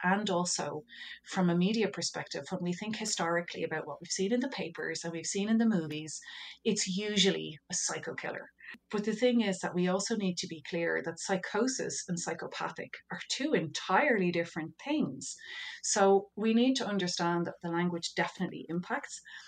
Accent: Ireland; obviously I mentioned I'm from Ireland.

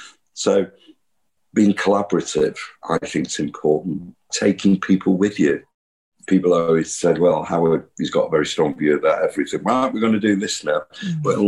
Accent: Cheetham Hill, North West England, United Kingdom; I grew up in Cheetham Hill, as you said at the start.

